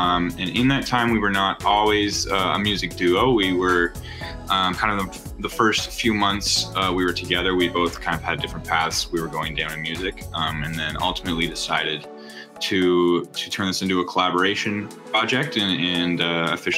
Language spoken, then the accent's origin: English; Kingston, Ontario, Canada; now in Toronto, Canada; Yeah, I'm originally from Kingston, and now we're both living in Toronto.